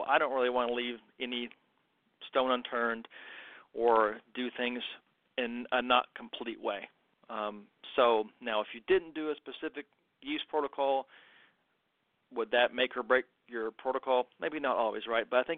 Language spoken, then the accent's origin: English; Kentucky, United States; Born and raised in Kentucky, if you couldn't tell by my accent, the pokes out sometimes